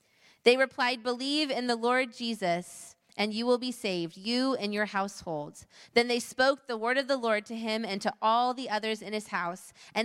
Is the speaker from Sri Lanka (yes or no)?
yes; Sri Lanka; we're visiting you from Sri Lanka